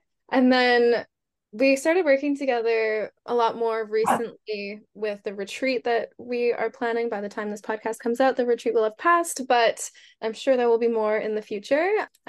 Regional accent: Calgary, Alberta, Canada; I grew up in suburbia in Calgary, Alberta, in a very normie life. And, you know, I'm not in a religious family at all whatsoever

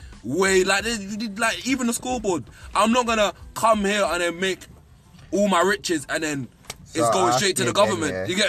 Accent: United Kingdom; born there; I'm born here. Okay, I'm British, but I don't see myself.

